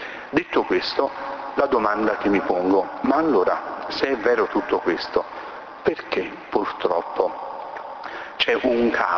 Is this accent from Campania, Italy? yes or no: yes; Campania, Italy; Noi che siamo del Salernitano possiamo ben capire queste cose